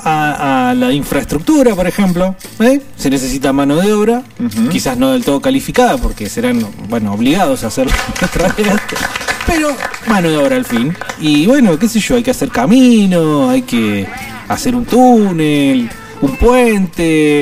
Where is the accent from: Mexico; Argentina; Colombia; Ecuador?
Argentina; Y vamos a seguir siendo los argentinos porque necesitamos una monarquía, claramente.